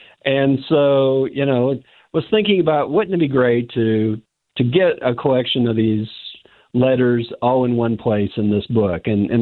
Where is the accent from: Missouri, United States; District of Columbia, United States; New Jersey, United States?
Missouri, United States; I've been here about 24 years now, and so I grew up in Missouri, but not in the St. Louis area.